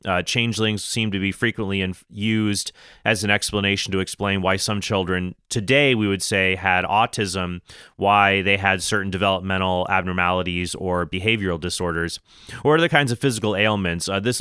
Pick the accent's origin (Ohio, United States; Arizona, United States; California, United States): Arizona, United States; Phoenix; I remember growing up in Phoenix, and I was friends with Catholic families that had 10 or 11 or 12 kids.